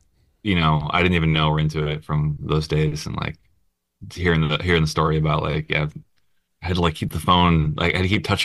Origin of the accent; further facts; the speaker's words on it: Wisconsin, United States; You know, I grew up in Wisconsin, but my dad, my mom, my parents met in Minneapolis.